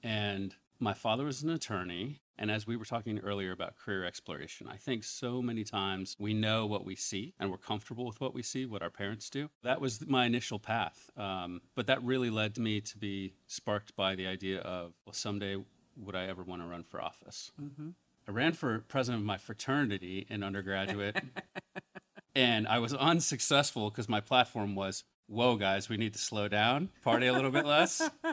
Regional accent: Columbus, United States; Growing up in Columbus, I also wanted to get as far away from my parents as I could.

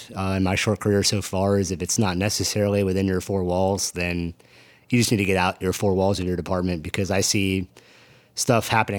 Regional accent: Loxahatchee, Florida, United States; So I was born in South Florida. I grew up in a small town called Loxahatchee.

